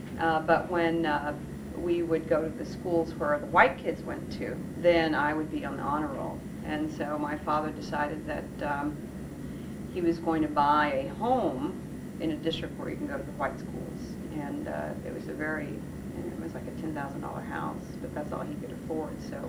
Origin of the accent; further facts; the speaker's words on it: Pecos, Texas, United States; born there; I was born in West Texas in a town called Pecos, Texas. It's right off the Pecos River, about 90 miles west of Midland, Odessa area